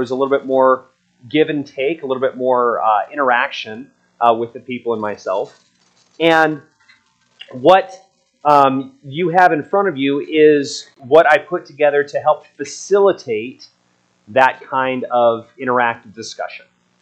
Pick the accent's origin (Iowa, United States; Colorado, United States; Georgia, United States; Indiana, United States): Colorado, United States; Craig; I grew up in Craig, Colorado, and I knew people who said that they can worship God better on a mountain by themselves than in a building full of hypocrites.